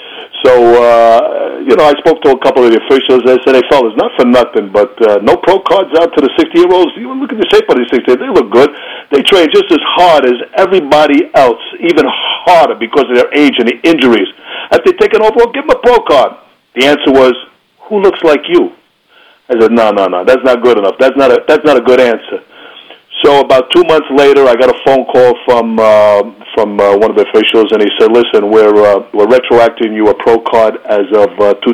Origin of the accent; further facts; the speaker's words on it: New York City, New York, United States; I grew up in the Bronx in Morris Park. My nationality is my mother is Napoli Don Italian, and my father is Colombian from Bogota, Colombia.